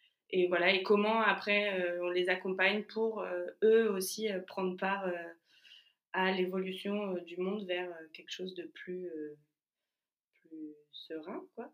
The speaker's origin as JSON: {"language": "French", "town": "Paris", "region": "Île-de-France", "country": "France", "tie": "born or raised there", "said": "je suis bretonne de cœur, parisienne de souche, puisque et née au Bordelaise maintenant. J'ai 32 ans"}